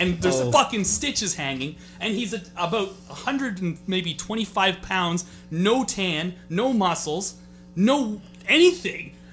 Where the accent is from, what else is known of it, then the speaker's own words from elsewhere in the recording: Port Hope, Ontario, Canada; a small, my hometown, okay? Port Hope, Ontario.